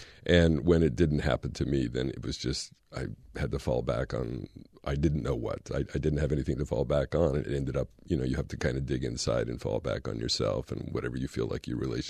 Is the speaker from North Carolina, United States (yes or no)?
no; California, United States; also born or lived in Belgium; I grew up in California, and I had some friends at school who were Catholic